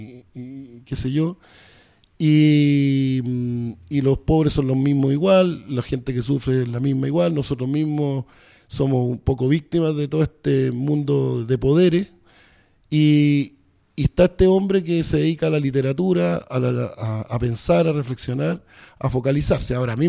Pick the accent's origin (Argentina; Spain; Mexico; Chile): Chile; voy caminando y me encuentro con un niño, y ese niño me dice, ¿y tú qué haces acá? Que sé, bueno, soy chileno, le dice, ya tenía 8 años, 7 años.